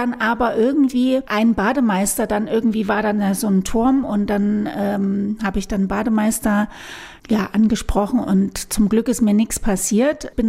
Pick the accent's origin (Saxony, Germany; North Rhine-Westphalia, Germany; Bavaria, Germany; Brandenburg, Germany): Saxony, Germany; Leipzig; accent: Saxon; Ich bin in der Frauenklinik geboren und aufgewachsen bin ich in Connewitz. Erst in der Karl-Liebknecht-Straße, heute Karli genannt, und später am Connewitzer Kreuz.